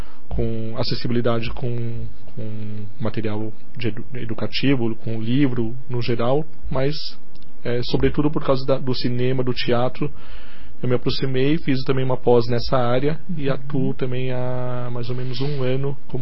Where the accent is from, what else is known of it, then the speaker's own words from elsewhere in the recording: São Paulo, Brazil; now in Curitiba, Brazil; Sou paulistano, né? Estou aqui em Curitiba, moro aqui em Curitiba desde 2010, mas já tinha uma relação com a cidade muito grande, que eu passei praticamente todas as minhas férias aqui da infância e da adolescência na casa dos meus tios.